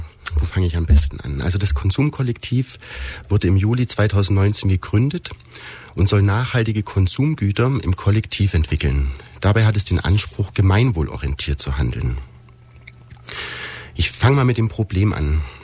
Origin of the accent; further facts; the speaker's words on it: Dresden, Saxony, Germany; also born or lived in Zeitz / Magdeburg; now in Ulm, Germany; Geboren bin ich in Zeit, Sachsen-Anhalt. Ich habe danach 2 Jahre in Magdeburg in einem Studentenwohnheim von meiner Mutter gelebt, von 85 bis 90 in Dresden, habe dort die Krippe und den Kindergarten besucht